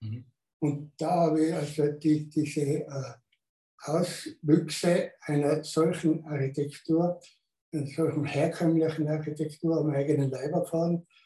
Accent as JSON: {"language": "German", "town": "Innsbruck", "region": "Tyrol", "country": "Austria", "tie": "born or raised there", "said": "Ich bin in Innsbruck geboren, in Innsbruck Volksschule, Gymnasium, also Realschule."}